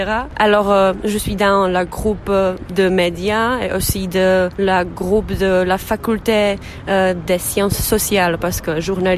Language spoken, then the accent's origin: French; Prague, Czechia; French is a second language; moved away as an adult; je suis tchèque, je suis de Prague, je vis ici